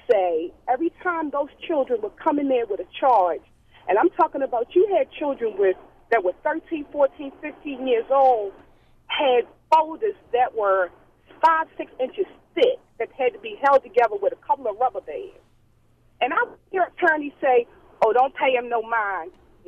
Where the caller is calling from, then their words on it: Baltimore, Maryland, United States; Hi, I'm calling from Baltimore.